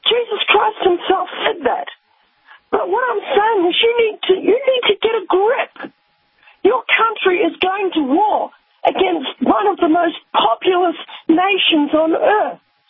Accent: Australia; I'm on your side. I'm Australian.

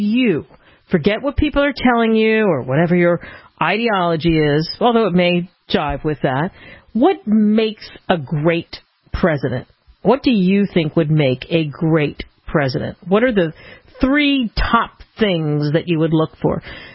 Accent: Pennsylvania, United States; I grew up outside of Philadelphia. I can't tell you how many times I walked by that Liberty Bell.

